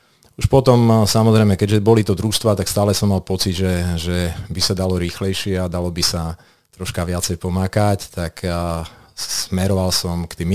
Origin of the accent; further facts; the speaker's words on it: Zvolen, Banská Bystrica Region, Slovakia; ja som vyrastal síce v meste, vo Zvolene, ale bývali sme pri cintorínoch, vtedy tam ešte bola príroda, vtedy tam ešte nebolo sídlisko